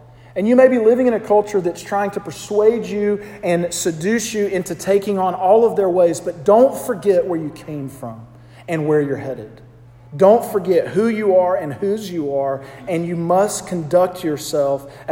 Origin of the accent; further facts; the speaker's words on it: the South, United States; But I'm from the South. I can't hide that. You hear it.